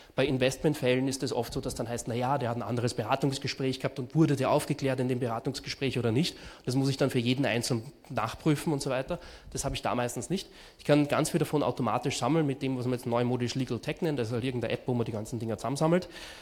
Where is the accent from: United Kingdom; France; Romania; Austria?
Austria; die sind gerade bei uns in Österreich zum Glück sehr überschaubar